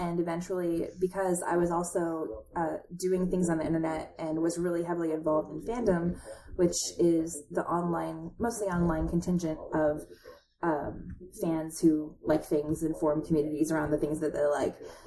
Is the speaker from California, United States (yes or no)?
no; Tennessee, United States; like I grew up in the South in Tennessee in a very rural community.